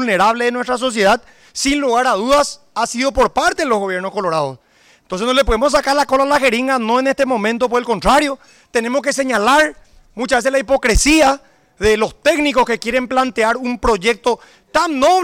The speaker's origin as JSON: {"language": "Spanish", "country": "Paraguay", "said": "no podemos no sensibilizarnos como paraguayos"}